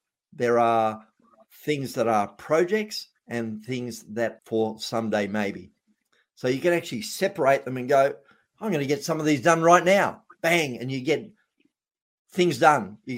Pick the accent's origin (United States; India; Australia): Australia; I was being an Australian, and I was doing a seminar series